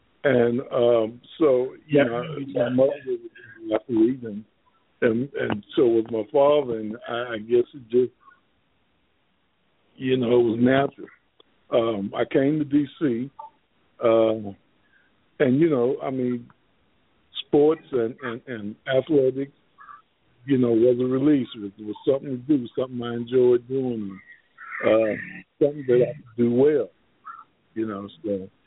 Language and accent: English; Kenilworth, United States; Well, now, you know, I grew up in Kenilworth.